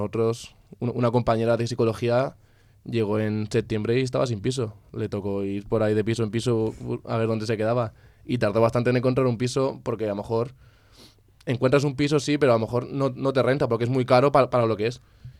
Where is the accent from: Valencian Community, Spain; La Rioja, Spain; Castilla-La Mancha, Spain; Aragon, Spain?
Valencian Community, Spain; Elche; soy aquí, de Elche, soy de zona costera.